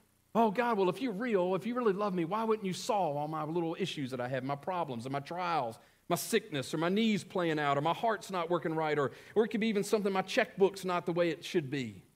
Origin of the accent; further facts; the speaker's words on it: United States; because we're from America, people want to invite us